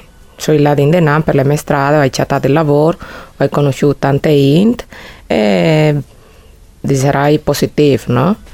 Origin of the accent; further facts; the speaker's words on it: Cartagena, Bolívar, Colombia; moved away as an adult; now in Feletto, Italy; io vengo dalla Colombia, da una città affacciata sul mare del Caraibi che si chiama Cartagena.